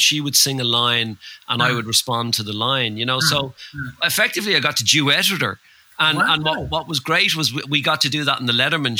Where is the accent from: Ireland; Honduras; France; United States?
Ireland; Bray, Leinster; growing up in Bray, which, you know, I suppose Bray has always been like our Blackpool a little bit